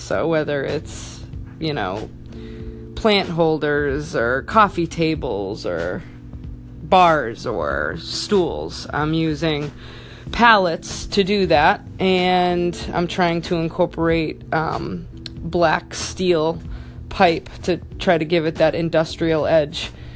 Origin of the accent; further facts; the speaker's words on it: Massachusetts, United States; I'm from Western Massachusetts, New England area.